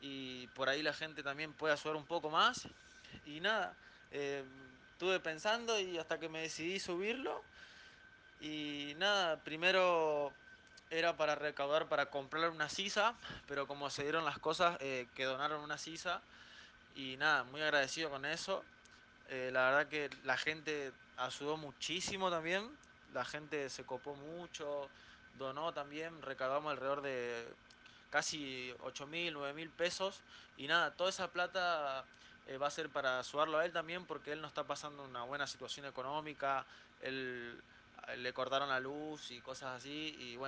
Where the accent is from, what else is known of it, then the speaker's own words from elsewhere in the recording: Avellaneda, Buenos Aires Province, Argentina; yo soy de acá de Avellaneda, Barrio Belgrano, tengo 20 años